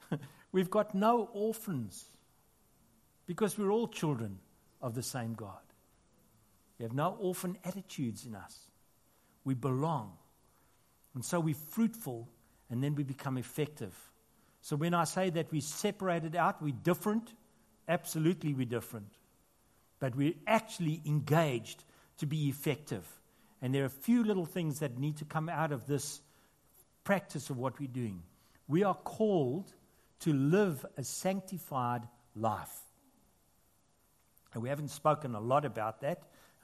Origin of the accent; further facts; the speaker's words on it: South Africa; now in Australia; South Africans, or we call ourselves Sozzies. That means we're South African Aussies.